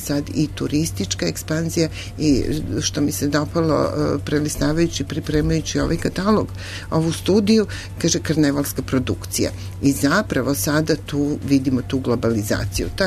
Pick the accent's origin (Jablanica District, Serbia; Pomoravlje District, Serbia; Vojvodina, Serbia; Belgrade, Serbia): Vojvodina, Serbia; kako se kod nas u Vojvodini zove taj period Bele nedelje